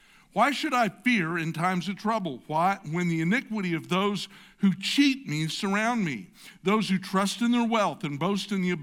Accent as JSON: {"language": "English", "town": "San Antonio", "region": "Texas", "country": "United States", "said": "I'm from San Antonio, Texas, home of some Air Force bases and a little organization called USAA."}